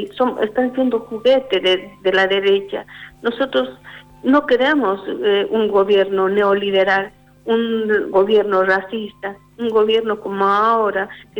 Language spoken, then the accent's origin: Spanish; Potosí, Bolivia; born there; Yo nací en Potosí. Ajá. Potosí, Bolivia.